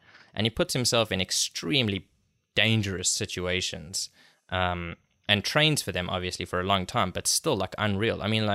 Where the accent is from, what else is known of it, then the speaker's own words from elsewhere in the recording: South Africa; because I grew up in South Africa